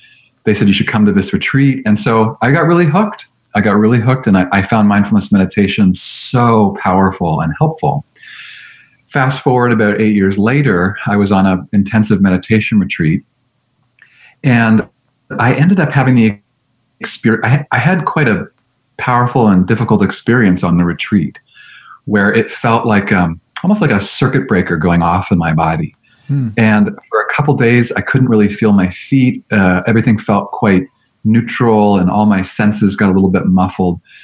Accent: Canada; So I'm originally from Canada and trained as a psychotherapist at the University of British Columbia in Vancouver.

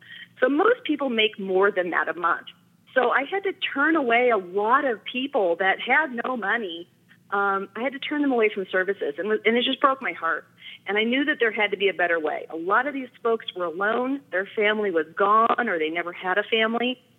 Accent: California, United States; also born or lived in Wisconsin; I'm from Wisconsin. I was born in Wisconsin back in the 70s. We won't say when exactly. And when I was two, we moved out here to California.

